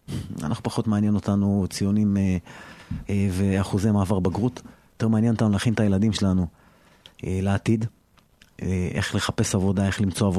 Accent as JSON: {"language": "Hebrew", "town": "Kiryat Bialik", "region": "Haifa District", "country": "Israel", "tie": "born or raised there", "said": "נולדתי וגדלתי בקריית ביאליק. לא משנה לאן התרחקתי, והתרחקתי במהלך השנים, בסוף אתה רוצה לחזור הביתה"}